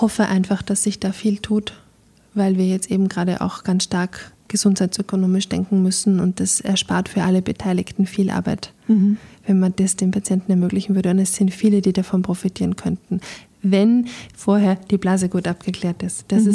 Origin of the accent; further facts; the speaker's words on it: Austria; Und wir sind den Deutschen, hinken wir als Österreicher etwas nach